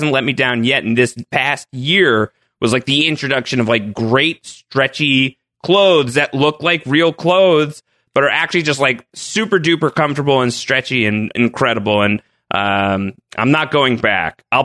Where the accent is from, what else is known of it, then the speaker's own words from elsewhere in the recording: New York, United States; As a New Yorker, I am deeply scandalized by it